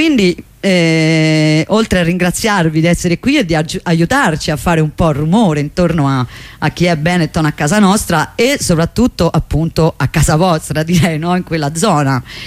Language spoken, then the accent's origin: Italian; Rome, Lazio, Italy; siamo romani, ce l'abbiamo nella mappa genetica, ritardo noi.